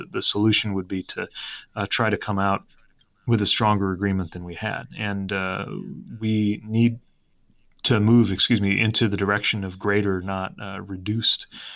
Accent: Indiana, United States; I'm from Indiana, which is the home state of Dick Lugar

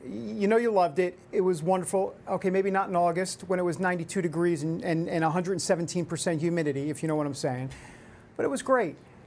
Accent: New York, United States; accent: New York; Look, I'm from the Upper West Side of New York. So like I said, I was telling Nan before we taped the segment, I said, hey, look, Nan, two words I get caught up in with my New York accent, water and can I take your order?

